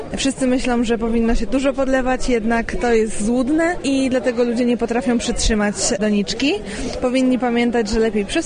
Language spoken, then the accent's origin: Polish; Rososza, Łódź Voivodeship, Poland; Jesteśmy z okolic Łasku, dokładnie z Rososzy.